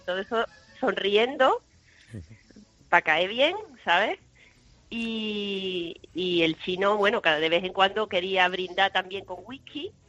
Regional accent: Sanlúcar, Andalusia, Spain; now in Antwerp, Belgium; Pero soy de Sanlúcar, ¿eh?

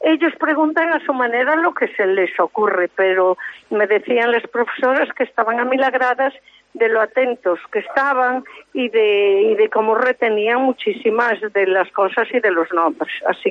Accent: Galicia, Spain; somos gallegos y tenemos que estar muy orgullosas y orgullosos de sentirnos de Galicia, de sentirnos gallegos.

